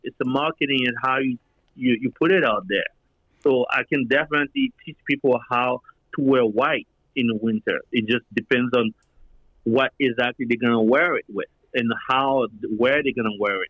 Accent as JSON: {"language": "English", "town": "Brooklyn", "region": "New York", "country": "United States", "tie": "born or raised there", "said": "I didn't want it to come from New York, although I grew up in Brooklyn. I know that too well."}